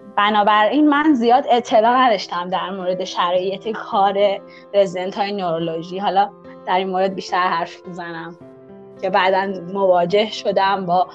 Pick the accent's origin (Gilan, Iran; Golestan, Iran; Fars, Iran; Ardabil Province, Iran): Gilan, Iran; Rasht; also born or lived in Tehran; now in Isfahan, Iran; اهل رشتم و یه دوره تو تهران زندگی کردم، الان ساکن اصفهانم